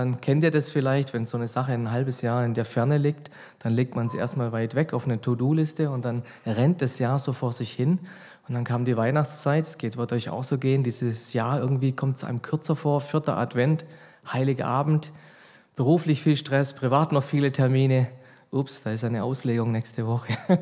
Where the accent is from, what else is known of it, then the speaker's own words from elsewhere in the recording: Freudenstadt, Baden-Württemberg, Germany; Ich bin gebürtig in Freudenstadt, wohne in Freudenstadt